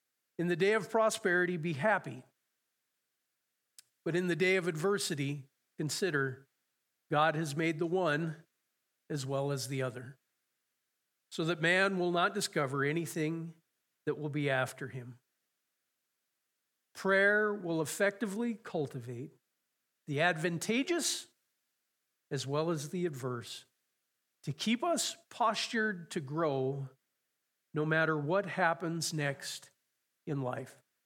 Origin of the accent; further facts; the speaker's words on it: Conrad, United States; watching the farmers around my hometown of Conrad pull the cultivators through the fields.